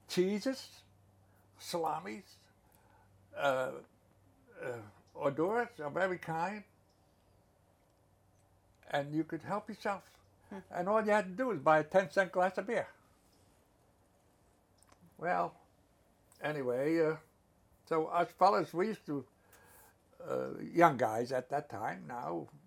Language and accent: English; Brooklyn, New York, United States; But I had the best times when I was growing up in Brooklyn.